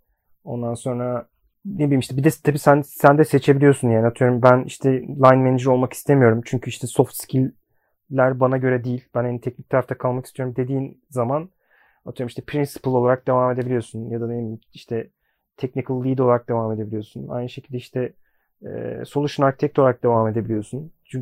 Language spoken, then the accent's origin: Turkish; Istanbul, Turkey; ben doğma büyüme İstanbulluyum. Hayatımın çok büyük bölümü İstanbul'un hemen hemen her yerinde geçti diyebilirim.